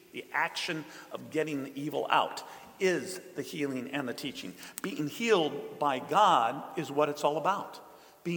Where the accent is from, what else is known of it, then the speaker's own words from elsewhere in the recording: Midwest, United States; There's an expression that I grew up with in the Midwest that sums it up pretty nicely.